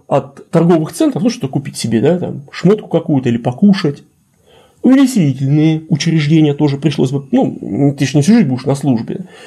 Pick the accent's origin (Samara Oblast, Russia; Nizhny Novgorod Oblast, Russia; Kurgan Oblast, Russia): Nizhny Novgorod Oblast, Russia; Nizhny Novgorod; Я говорю, нет, я коренной нижегородец.